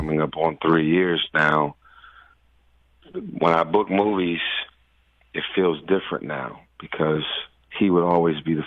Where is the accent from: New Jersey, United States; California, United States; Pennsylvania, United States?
California, United States; Los Angeles; But my truth is, I'm from South Central L.A., and when you're in the hood, they always talk a lot of mess about people who go Hollywood.